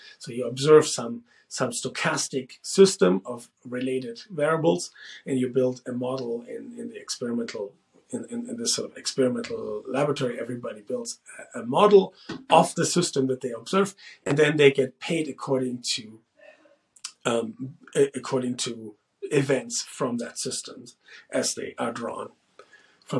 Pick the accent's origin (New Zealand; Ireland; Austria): Austria; Vienna; moved away as an adult; also born or lived in Germany; now in Los Angeles, United States; I originated from Europe, from the German Austrian area. I was born in Germany, but I spent my teenagehood in Vienna, Austria, from which I then went to Los Angeles when I was 19 years old.